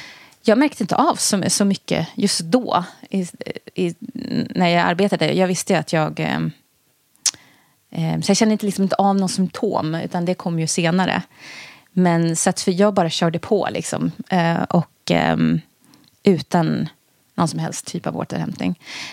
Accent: Stockholm, Stockholm County, Sweden; Jag är uppväxt i Tensta, en förort till Stockholm.

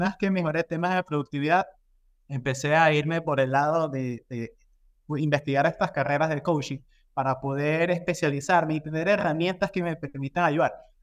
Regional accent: Ecuador; yo soy de Ecuador.

